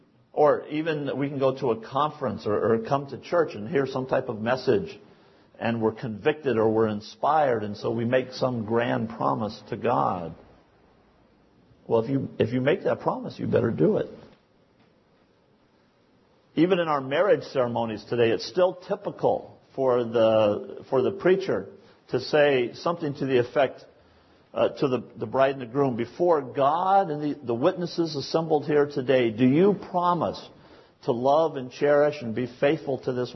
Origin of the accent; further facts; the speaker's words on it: the South, United States; born there; I was born in the South in the Bible Belt, and my uncles and aunts and grandparents all spoke this way.